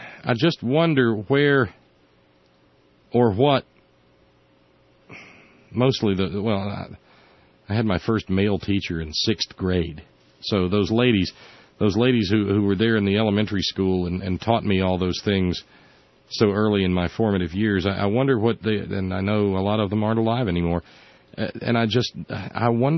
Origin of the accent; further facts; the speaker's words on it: the South, United States; I can't speak for what it's like growing up in the Midwest or out on the West Coast or up East. I grew up down South. And, man, we had the patriotism hammered into us at an early age.